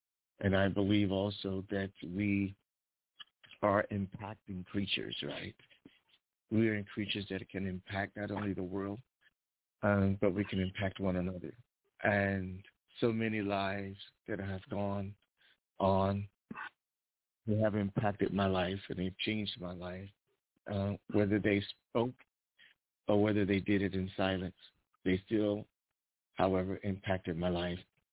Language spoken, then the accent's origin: English; Brooklyn, New York, United States; Yeah, I'm from Brooklyn as well, but we're going to turn everything up to you.